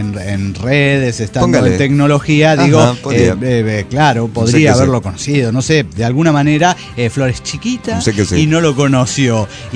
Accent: Moreno, Buenos Aires Province, Argentina; Buenos Aires, Argentina, en el cruce en el partido de Moreno. Ahí vivimos mis primeros 15 años, hasta que volví a mi ciudad natal.

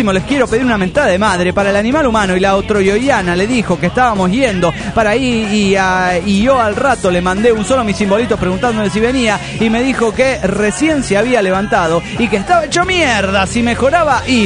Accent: Tarija, Bolivia; de Tarija, Bolivia.

